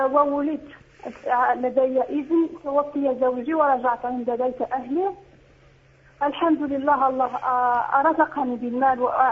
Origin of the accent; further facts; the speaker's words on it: Morocco; أنا من المغرب, تزوجت وعمري 16 سنة